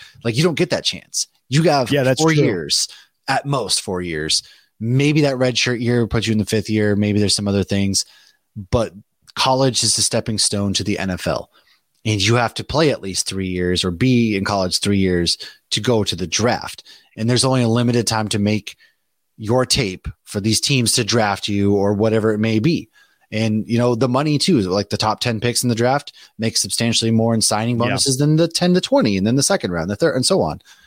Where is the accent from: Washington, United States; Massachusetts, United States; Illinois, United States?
Massachusetts, United States; also born or lived in Florida; Yeah, I'm from Massachusetts. Grew up in Massachusetts.